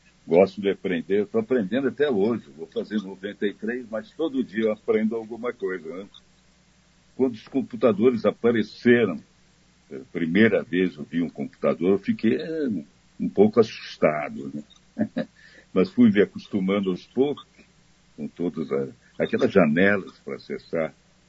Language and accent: Portuguese; Taubaté, São Paulo, Brazil; born there; Hebe Camargo, que também é lá de Taubaté, né? Onde eu nasci